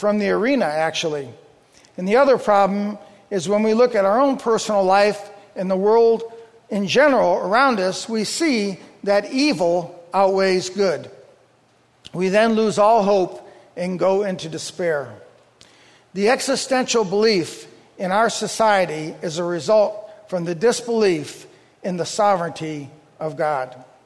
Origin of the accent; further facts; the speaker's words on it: Ohio, United States; Since I'm from Ohio and went to Cedarville, of course.